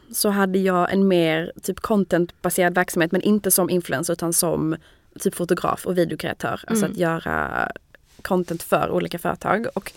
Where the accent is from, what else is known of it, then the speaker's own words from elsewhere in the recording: Malmö, Skåne, Sweden; moved away as an adult; now in Paris, France; Jag är från Malmö. Jag har bott i Paris i 2 år